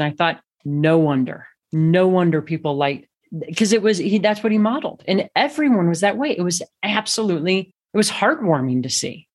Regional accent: Missouri, United States; But I grew up in Missouri. I loved the Kansas City Royals.

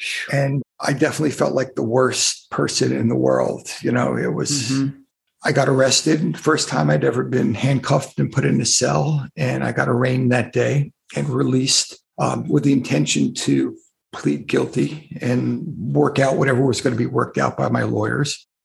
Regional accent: New York, United States; Well, I was a normal kid growing up on Long Island and outside New York.

